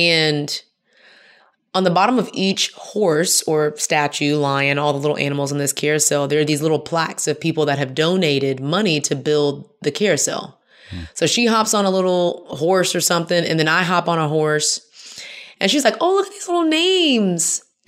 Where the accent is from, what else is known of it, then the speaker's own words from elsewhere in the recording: Houston, Texas, United States; now in Atlanta, United States; I grew up in Houston, very diverse, competitive cheerleader, a lot of white friends, a lot of Mexican friends, Asian, I mean, just in this bubble. And so I moved to Atlanta.